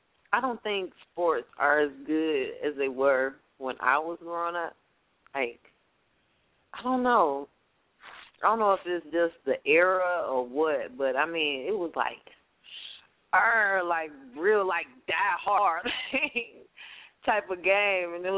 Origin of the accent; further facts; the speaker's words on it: Chicago, Illinois, United States; Well, I can agree with you on that, but I'm from Chicagoland, so Chicago all the way.